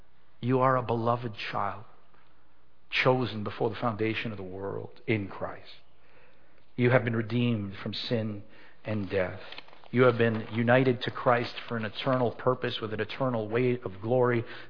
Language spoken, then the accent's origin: English; Canada; I grew up in Canada. I see my nation turning to a big pot of garbage.